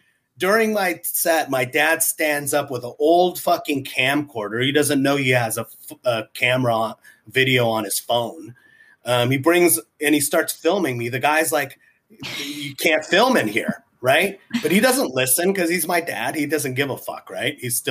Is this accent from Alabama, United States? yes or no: no; Tacoma, Washington, United States; I did a show in my hometown, Tacoma, Washington, Tacoma Comedy Club.